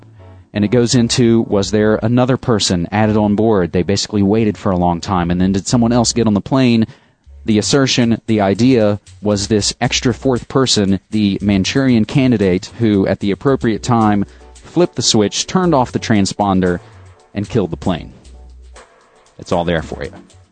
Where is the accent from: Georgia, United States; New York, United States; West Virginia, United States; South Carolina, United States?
West Virginia, United States; I always like anything that has to do with my home state of West Virginia